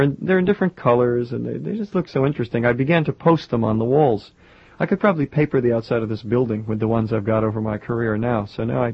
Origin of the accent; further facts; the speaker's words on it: New York, United States; I grew up here in New York.